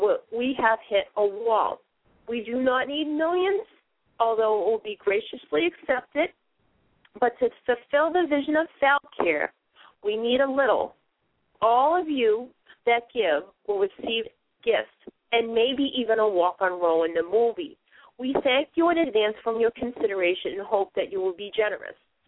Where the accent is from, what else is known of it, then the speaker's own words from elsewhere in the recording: Massachusetts, United States; accent: Boston; because I had my Boston accent